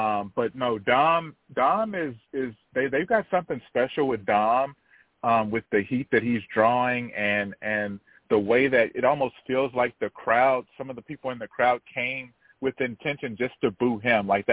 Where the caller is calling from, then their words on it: Houston, Texas, United States; I'm calling from Houston.